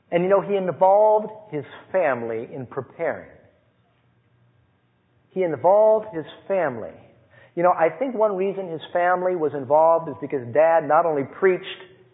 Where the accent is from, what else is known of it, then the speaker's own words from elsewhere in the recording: Burbank, California, United States; Now, I was born in Burbank, and I remember my father taking me around and showing me Tujunga, where I lived with my grandparents, and there were fields everywhere.